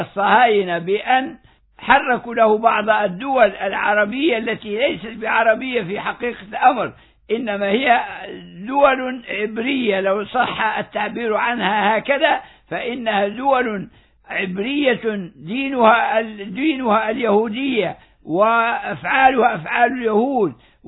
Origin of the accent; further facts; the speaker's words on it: Libya; هذا الإجرام الذي رأيناه يقع في بلادنا ليبيا صباح مساء